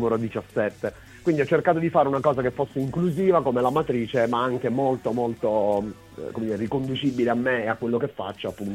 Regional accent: Catania, Sicily, Italy; io sono catanese, un po' milanese, un po' romano.

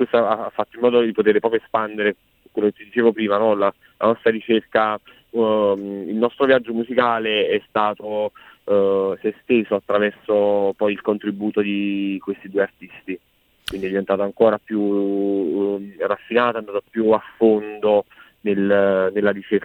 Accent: San Giorgio a Cremano, Campania, Italy; perché io poi sono di San Giorgio a Cremano

